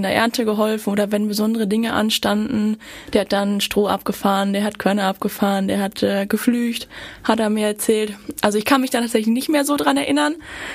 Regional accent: Wickede, North Rhine-Westphalia, Germany; Ja, also ich komme aus Wickede, in der Nähe von Werl, das kennen glaube ich die meisten, oder auch im Kreis Soest. Kleines, etwas größeres Örtchen, sag ich mal.

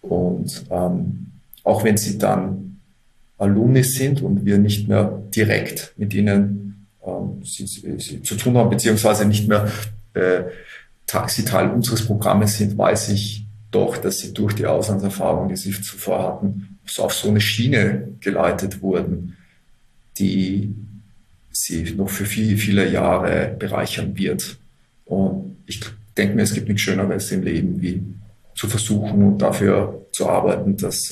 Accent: Austria

